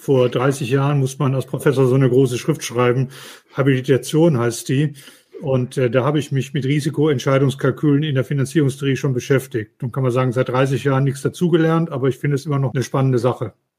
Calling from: Mannheim, Baden-Württemberg, Germany; Ich bin aus Mannheim zugeschaltet, bin schon ganz aufgeregt auf die Fragen

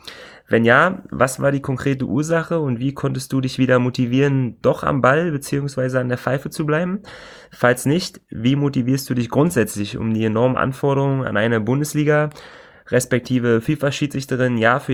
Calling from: Berlin, Germany; Tja, es hat sich in meiner Heimatstadt recht schnell herumgesprochen

